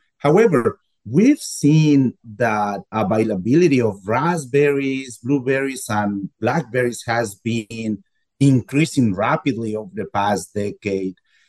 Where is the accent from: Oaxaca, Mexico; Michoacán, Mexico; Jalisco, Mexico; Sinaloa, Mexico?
Michoacán, Mexico; And by the way, I grew up in Michoacán and I grew up eating avocados in the 80s.